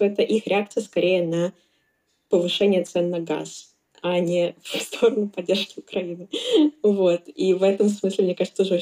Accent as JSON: {"language": "Russian", "country": "Russia", "moved": "yes", "said": "Но я всегда открыто говорю, что я из России, естественно."}